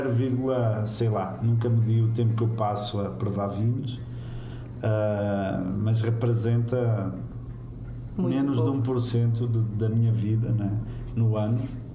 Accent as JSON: {"language": "Portuguese", "region": "North", "country": "Portugal", "said": "Eu sou do Norte e pensava que tinha sido colocado só opções de Coimbra para cima."}